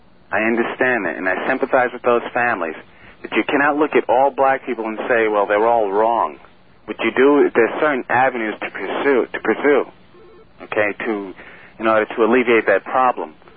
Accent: Brooklyn, New York, United States; I'm from Brooklyn, New York.

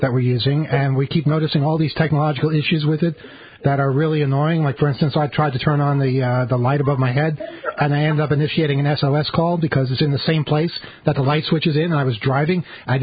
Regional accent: Philadelphia, Pennsylvania, United States; I was from Philadelphia.

